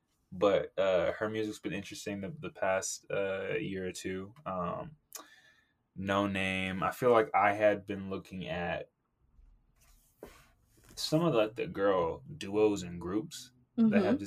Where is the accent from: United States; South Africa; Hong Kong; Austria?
United States; West Coast; I'm coming from the West Coast, and it's all my like songs.